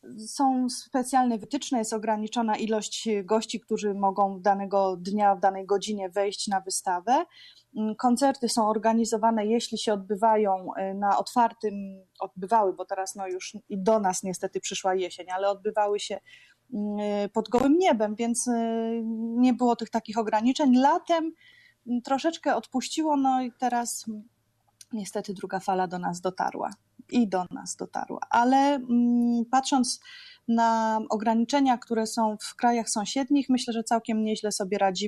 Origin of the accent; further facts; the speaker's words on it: Kraków, Lesser Poland, Poland; moved away as an adult; now in Rijeka, Croatia; Pochodzę z Krakowa i całe życie mieszkałam w Krakowie i właśnie z tego Krakowa się znalazłam tutaj w Rijece.